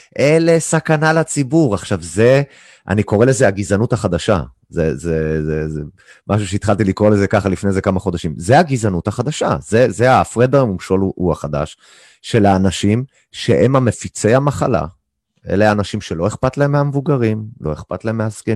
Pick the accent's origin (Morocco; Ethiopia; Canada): Canada; אני בתור קנדי, בן אדם שחי בחול כל החיים, תמיד הסתכלתי על הישראלים מהצד